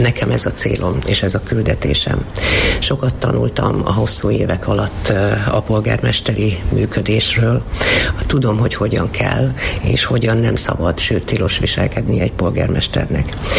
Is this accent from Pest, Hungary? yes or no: no; Eger, Heves, Hungary; Egri vagyok